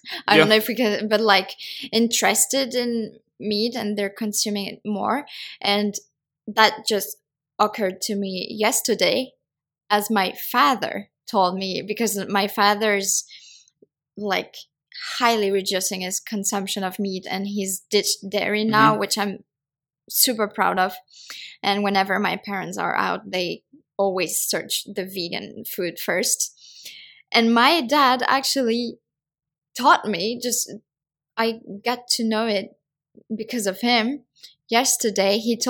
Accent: France; because I come from France, but I was happy for my country

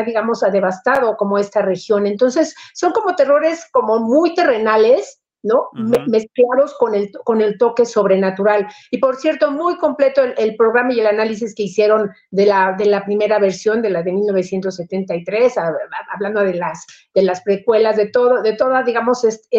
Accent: Mexico; nuestra experiencia como espectadores mexicanos

